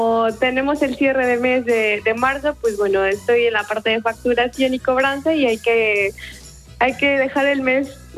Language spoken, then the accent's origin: Spanish; Mexico; now in Bilbao, Spain; soy de México, pero vivo en Bilbao y teletrabajo desde una empresa en México. Entonces, tengo el horario mexicano para currar.